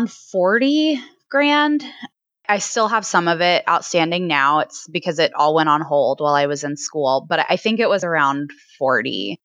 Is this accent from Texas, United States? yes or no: yes; Texas, United States; So I grew up in Texas and I went to undergrad at a private school here at TCU.